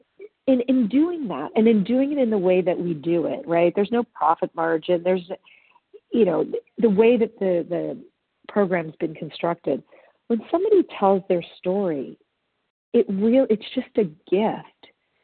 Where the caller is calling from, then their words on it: California, United States; Hi, good morning. This is … from Southern California.